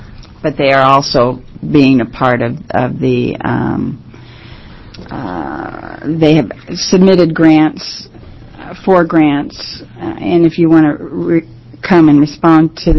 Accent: Gresham, Oregon, United States; Of course, I grew up in Gresham, and the changes that have happened

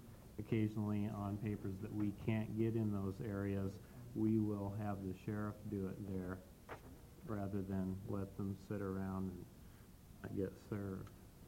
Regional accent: Oregon, United States; I'm from Central Oregon

